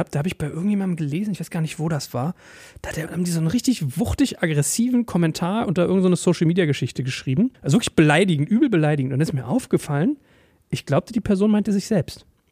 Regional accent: Berlin, Germany; in Berlin ist ja fast eher so, da war man als Deutscher ja fast in meinen Schulen immer so in der Minderheit.

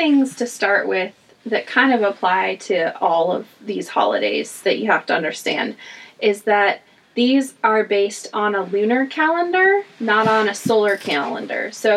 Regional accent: United States; you know, we grew up in the United States and we have these ideas and expectations about the school year

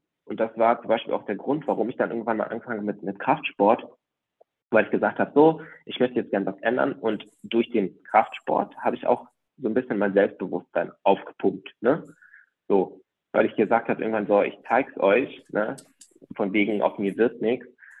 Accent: Greece; Meine Eltern haben ein griechisches Restaurant. Ich bin ja Grieche.

